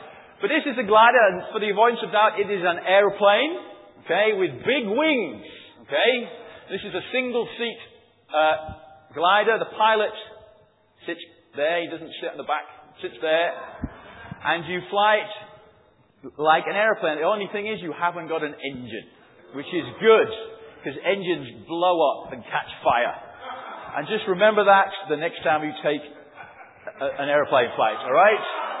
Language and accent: English; England, United Kingdom; accent: northern; As you can tell from my accent saying laugh and not laugh, I am from the north, which is of great embarrassment to my children.